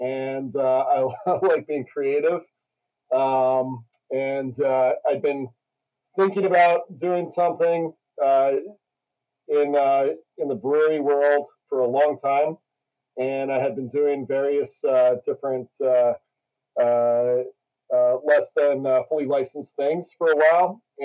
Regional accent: New York City, New York, United States; now in Sag Harbor, United States; I grew up born and raised in New York City. Went to Bronx Science for high school. Shout out to Bronx Science.

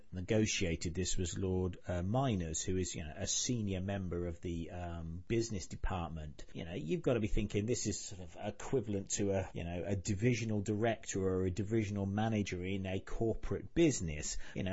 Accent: United Kingdom; I, as the British taxpayer, you know, we're funding that.

